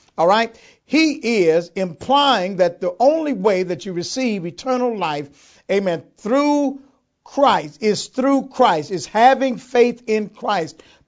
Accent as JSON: {"language": "English", "town": "Houston", "region": "Texas", "country": "United States", "tie": "born or raised there", "said": "Listen, I grew up in Houston, Texas."}